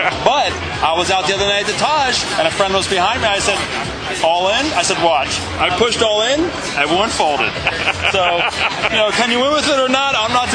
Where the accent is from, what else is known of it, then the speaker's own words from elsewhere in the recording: Atlantic City, New Jersey, United States; We're from Atlantic City, and we play Borgata.